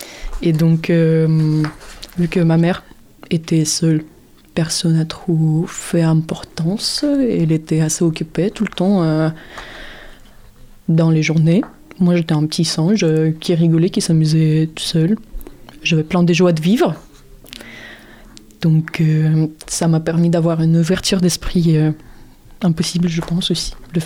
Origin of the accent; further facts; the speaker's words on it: Odesa, Odesa Oblast, Ukraine; Parce que je suis née à Moldavanka. C'est un sacré quartier de bandits à l'époque.